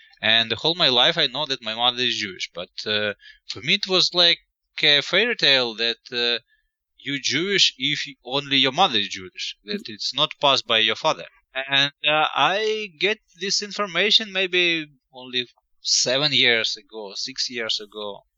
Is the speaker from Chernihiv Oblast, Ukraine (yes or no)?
yes; Pryluky, Chernihiv Oblast, Ukraine; English is a second language; now in Kyiv, Ukraine; I was born in Preluki, it's a city in Chernigov region. Studied the school in Nezhen, where my parents are still living, and started my university in Kyiv in 16 years ago.